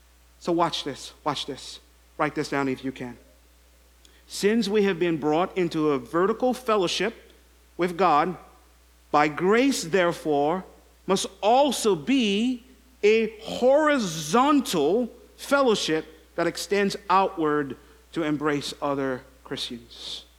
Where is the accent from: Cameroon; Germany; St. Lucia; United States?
St. Lucia; I'm black and many of you are white. I'm from St. Lucia